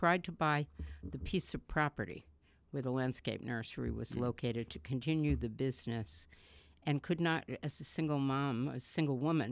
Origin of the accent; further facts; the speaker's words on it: New York, United States; Growing up in the Bronx.